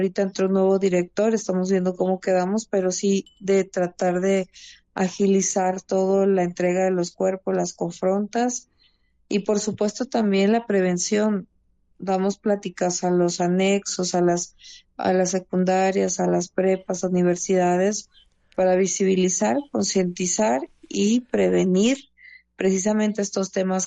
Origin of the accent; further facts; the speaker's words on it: Sonora, Mexico; Llego con un colectivo de Sonora, yo soy originaria de Sonora